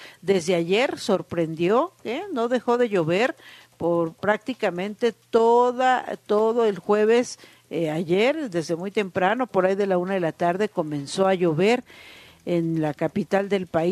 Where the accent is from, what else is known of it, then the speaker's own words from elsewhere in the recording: Monterrey, Nuevo León, Mexico; regresar a la ciudad de donde soy, a Monterrey.